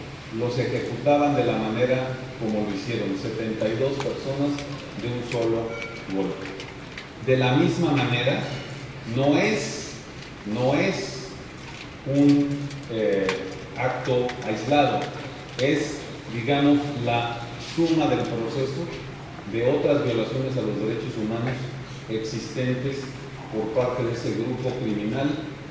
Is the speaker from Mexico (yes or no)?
yes; Mexico; Yo siempre digo que en mi país, en México, avanzamos hacia un tipo de feudalismo nuevo.